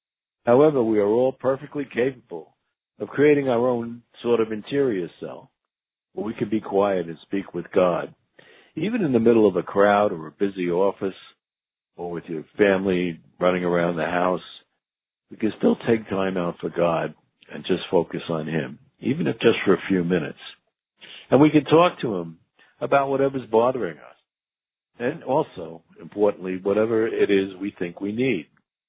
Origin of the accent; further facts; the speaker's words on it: Queens, New York, United States; I mention this because as a boy growing up in Queens in the 50s and 60s, I always worked